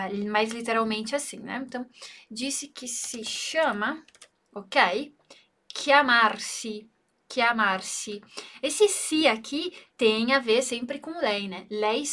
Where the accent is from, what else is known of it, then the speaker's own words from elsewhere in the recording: Brazil; eu sou brasileira, mas tenho ancestrais italianos. Esse é também é o meu caso